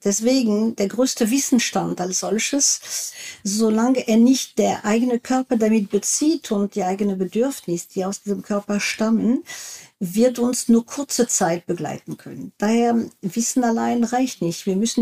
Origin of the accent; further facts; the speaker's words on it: France; ich bin Französin